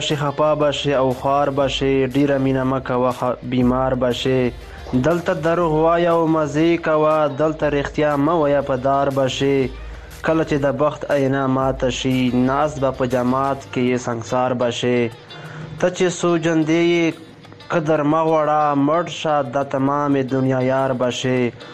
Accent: Bannu, Khyber Pakhtunkhwa, Pakistan; د پاکستان بنو زیلی څخه یم.

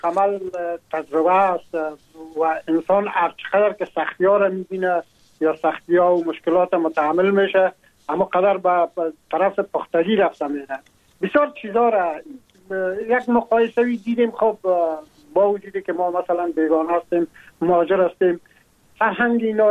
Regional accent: Afghanistan; now in France; ما هم در جمع عموم مردم هایی بودم که از افغانستان بر آمدم و تقریبا این 3.5 سال میشه که ما در فرانسه زندگی میکنم

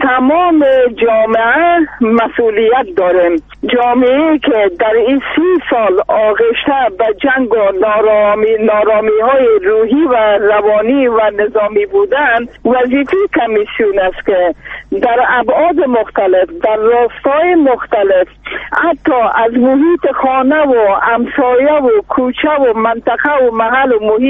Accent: Afghanistan; زن و مرد همه ما افغان هستیم

